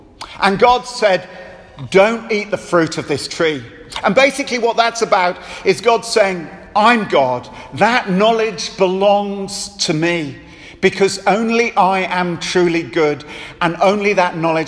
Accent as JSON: {"language": "English", "region": "England", "country": "United Kingdom", "said": "hotter than I was used to as an Englishman"}